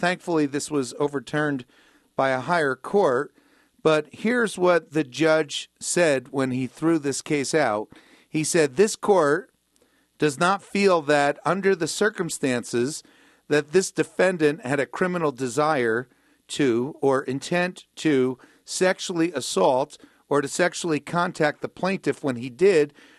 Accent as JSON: {"language": "English", "region": "New Jersey", "country": "United States", "tie": "born or raised there", "said": "I grew up in New Jersey."}